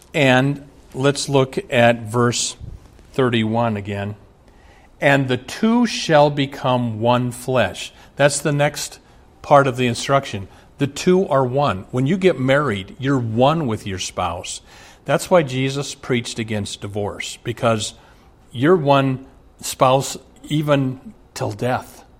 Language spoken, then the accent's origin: English; Omaha, Nebraska, United States; I was raised in Omaha. My dad was Catholic. My mom was Lutheran.